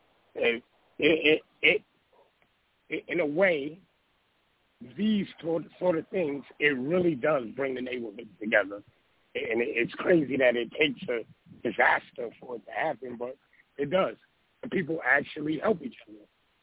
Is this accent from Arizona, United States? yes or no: no; New York, United States; now in Florida, United States; So this is Florida, and it's like, you know, I'm from New York, so it's like us, we know what to do when it's time for the snow to come.